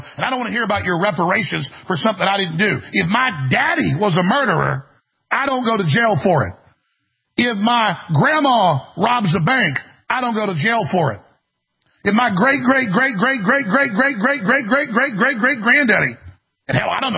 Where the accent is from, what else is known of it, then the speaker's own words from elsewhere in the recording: Dallas, Texas, United States; I grew up in Dallas, Texas. It's half black.